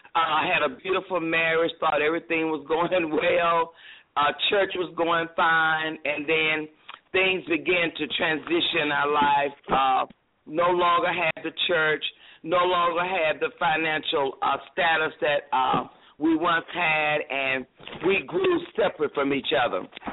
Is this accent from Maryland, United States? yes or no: no; Dallas, Texas, United States; I'm originally from Dallas, Texas. Came out of a pastor's home.